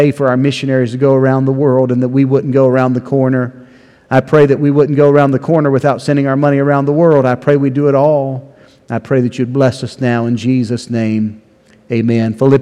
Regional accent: West Virginia, United States; moved away; also born or lived in Ohio / Tennessee; The same place we found in Delaware, Ohio, which is the same place things we found in Murfreesboro, Tennessee, which is the same place we found in our homeland of West Virginia.

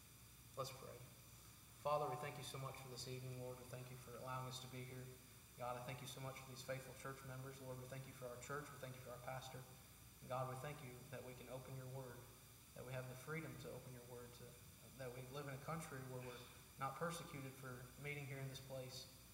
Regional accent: Ohio, United States; I'll not mention the name due to the fact that I am from Ohio.

